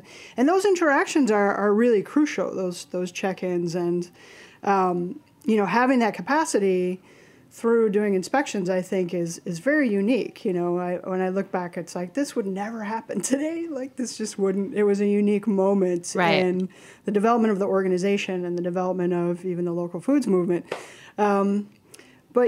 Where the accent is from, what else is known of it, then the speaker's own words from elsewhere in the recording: Midwest, United States; Well, I think part of that comes with being a Midwesterner.